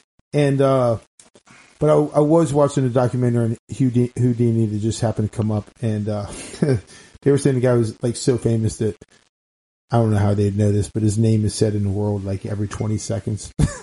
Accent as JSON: {"language": "English", "town": "Bethesda", "region": "Maryland", "country": "United States", "tie": "born or raised there", "said": "when I was growing up, I grew up in Bethesda"}